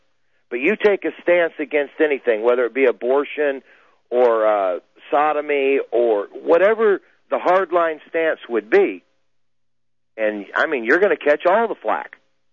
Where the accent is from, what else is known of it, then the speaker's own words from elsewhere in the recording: United States; you know, as an American, I believe in free enterprise.